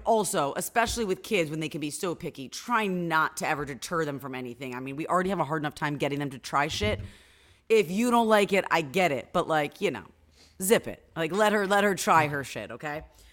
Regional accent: New York, United States; First of all, I'm not a New Yorker like you. I'm an upstate New Yorker, but I grew up eating pizza with ranch or blue cheese

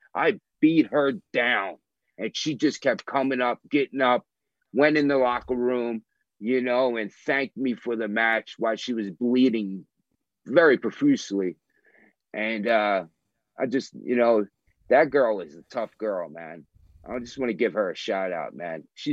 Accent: National Park, New Jersey, United States

